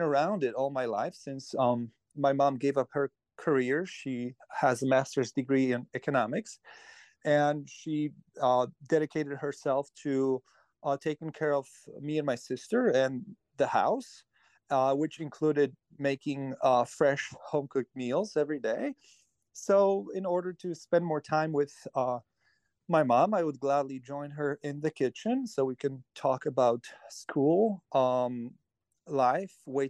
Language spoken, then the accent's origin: English; Poland; we possibly went out to eat once in my entire life growing up in Poland with my mom, my dad, and my sister.